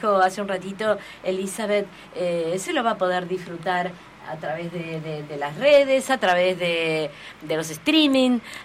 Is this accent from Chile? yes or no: no; Caballito, Buenos Aires, Argentina; yo no soy de La Boca, soy de Caballito